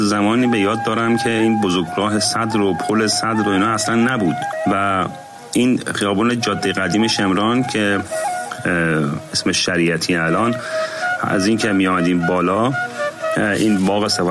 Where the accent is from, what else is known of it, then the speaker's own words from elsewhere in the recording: Iran; moved away; شاید 20 چند سال پیش که من از ایران بیرون اومدم،